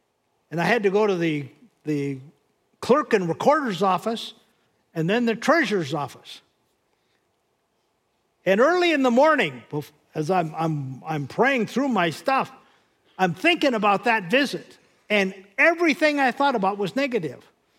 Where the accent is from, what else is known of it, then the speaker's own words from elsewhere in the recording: North Dakota, United States; this is a hard lesson for me because I'm Norwegian and I come from North Dakota.